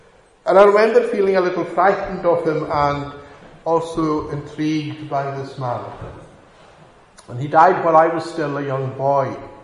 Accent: Lewis, Scotland, United Kingdom; as a young boy growing up in Lewis in the late 50s and early 60s

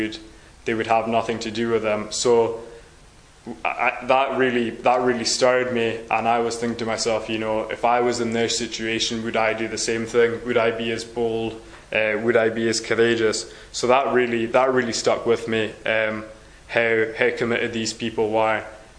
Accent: Harris, Scotland, United Kingdom; growing up in Harris and then travelling all the way to Nepal.

